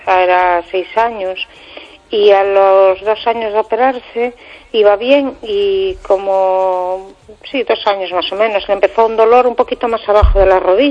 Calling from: Vigo, Galicia, Spain

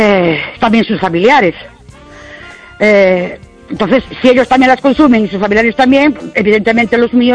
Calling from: Ourense, Galicia, Spain; de Ourense.

